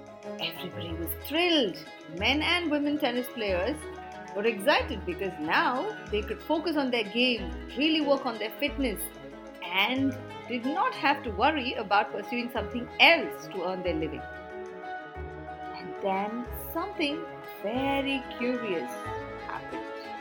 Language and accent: English; India; I'm from India